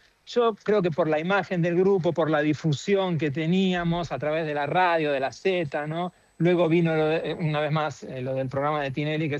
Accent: Argentina; also born or lived in Mexico; now in Miami, United States; nosotros nos fuimos de Argentina en el año 98, fuimos a vivir a México, ¿ok?

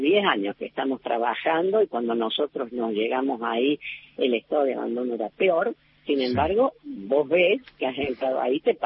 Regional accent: La Falda, Córdoba, Argentina; moved away; Yo llegué acá, fíjate vos, desde La Falda, y sin embargo acá había, ¿no? Lo que en La Falda no teníamos, que era un estudio superior.

